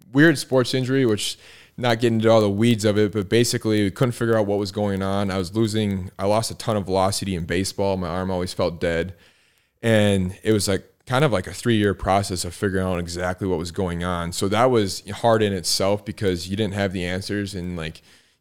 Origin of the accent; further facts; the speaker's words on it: Spring Valley, Minnesota, United States; So I grew up in Spring Valley, went to Kingsland for a little bit, and then eighth grade, opened and rolled to Chatfield and then graduated from there. So yeah, I guess I claim Chatfield.